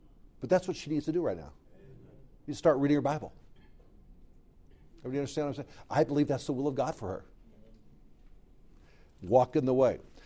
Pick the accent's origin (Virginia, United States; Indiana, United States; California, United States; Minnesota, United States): California, United States; I grew up in Southern California.